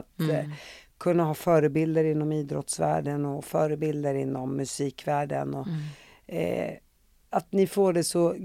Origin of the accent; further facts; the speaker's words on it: Sweden; jag växte upp i Sverige